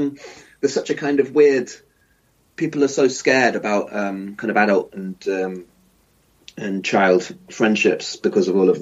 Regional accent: Ealing, London, United Kingdom; also born or lived in Twickenham; I was brought up in Ealing originally, and then Twickenham.

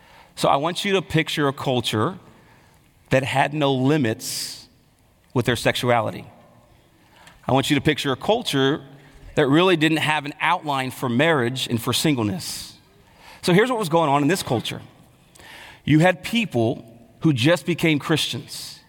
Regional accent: Texas, United States; And so I was raised in Texas, and this is like in Texas, everybody, you know, if it was up to my family, I would have been married at 18 with four kids, right?

